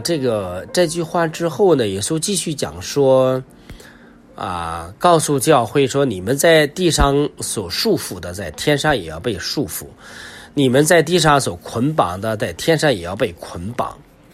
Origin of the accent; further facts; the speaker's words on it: China; 啊，我们中国人说，啊，横看成岭侧成峰，远近高低各不同。